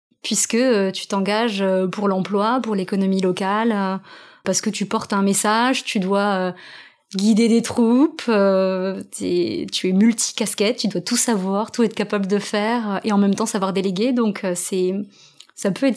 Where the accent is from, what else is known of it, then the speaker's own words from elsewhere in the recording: La Bastide-Saint-Pierre, Occitanie, France; Moi, j'ai grandi à Montauban, et ouais. Plus précisément dans un village à côté de Montauban qui s'appelle La Bastide-Saint-Pierre. 3000 habitants, avec beaucoup de jardins, beaucoup d'espaces, de nature, beaucoup de voitures aussi.